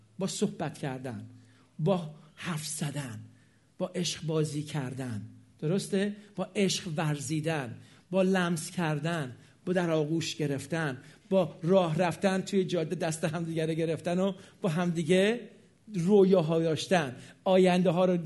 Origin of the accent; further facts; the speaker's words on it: Iran; moved away; تصورش برای ما 30 سال پیش که من از ایران 37 سال اومدم بیرون غیر ممکنه. 34 سال اومدم بیرون